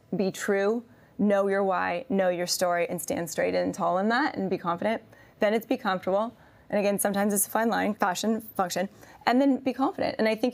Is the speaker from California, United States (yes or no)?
yes; California, United States; Born and raised in the Bay Area, I'm still never know what I'm going to get when I come into the city.